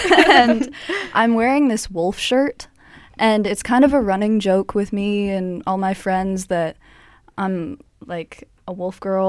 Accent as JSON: {"language": "English", "region": "Manitoba", "country": "Canada", "lives_now": "Vancouver, Canada", "said": "I'm a citizen of the Trandequitchin First Nation. I'm also from the Lake Manitoba and Ebb and Flow First Nations in Manitoba. I'm an actress, and I live here in so-called Vancouver."}